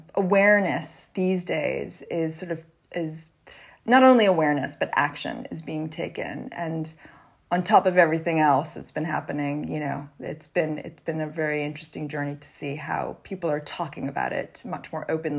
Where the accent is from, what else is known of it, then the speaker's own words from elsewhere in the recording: Canada; I grew up in Canada.